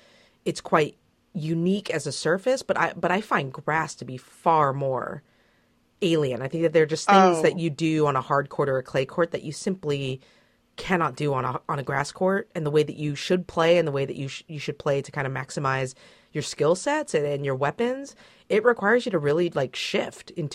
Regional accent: United States; As an American, though, I grew up kind of thinking that clay was the most alien.

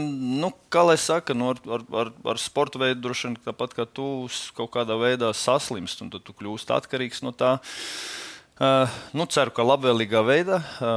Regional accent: Limbaži, Limbaži Municipality, Latvia; es jau esmu no Limbažiem, bet es braukāju uz Rīgu spēlēt.

